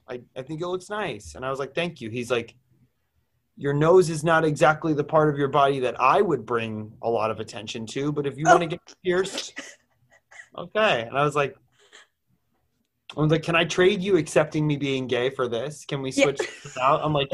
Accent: Wayne, New Jersey, United States; now everyone's going to know I'm the bitch from Wayne, New Jersey that did not get on the Real Housewives of New Jersey.

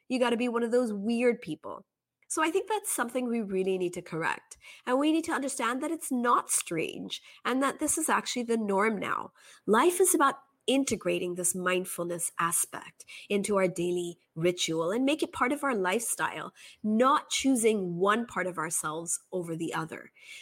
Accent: Kobe, Hyogo, Japan; I remember I grew up in Japan in a small town called Kobe, and we lived in smaller houses, so you do everything yourself.

